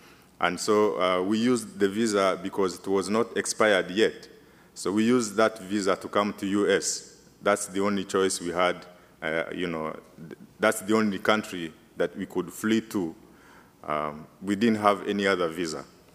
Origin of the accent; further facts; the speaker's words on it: Rwanda; first language Kinyarwanda; English is a second language; now in United States; This is my first language, Kinyarwanda, and I thought that I was in front of my congregation back in my church in Rwanda, but I can speak some English. So as Pastor Bill said, I left my country in 2014, in January